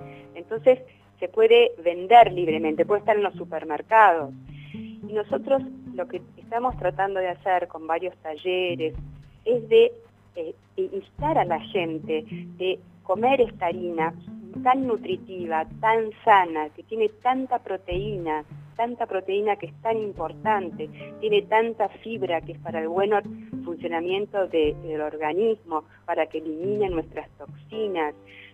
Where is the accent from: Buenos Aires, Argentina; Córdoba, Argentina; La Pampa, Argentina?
Buenos Aires, Argentina; Por ejemplo, nosotros, yo soy de Buenos Aires, y nosotros, yo me acuerdo cuando éramos chicos, llevábamos la espalda al río.